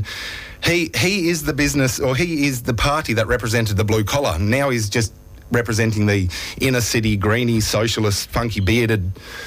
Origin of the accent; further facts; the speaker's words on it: Northern Territory, Australia; As an Australian, that's terrible. As a Territorian, you know, there's a heap of cash coming our way